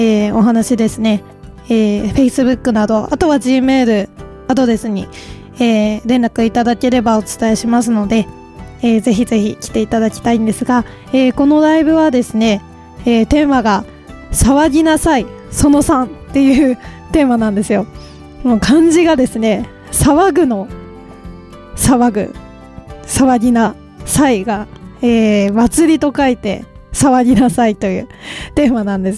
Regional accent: Miyagi, Japan; 地元が宮城県なので、実際には家族が体験したわけなんですよ。

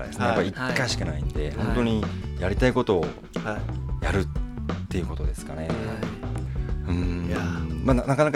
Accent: Fukuoka, Japan; 地元は福岡ですね。

